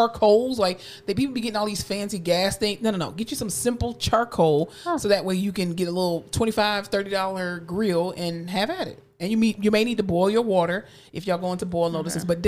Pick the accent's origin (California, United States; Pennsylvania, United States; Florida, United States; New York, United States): Florida, United States; I mean, I'm from Florida, and I've experienced enough hurricanes to know.